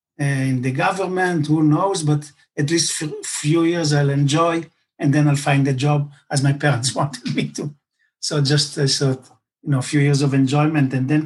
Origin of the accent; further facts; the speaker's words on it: Jerusalem, Jerusalem District, Israel; also born or lived in United States; I was less than a month when my parents made Aliyah to Israel. So I grew up in Jerusalem. That's my home since then, except some years that I studied in the U.S.